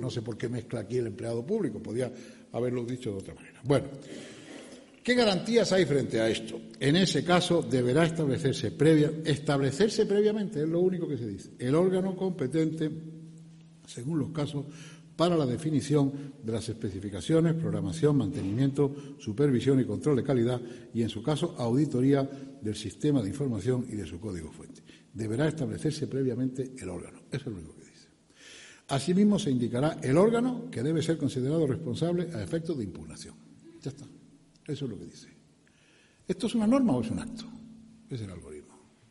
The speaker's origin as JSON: {"language": "Spanish", "country": "Spain", "said": "esto no es la típica cosa de que yo como español quiero flagelarnos de que somos peores"}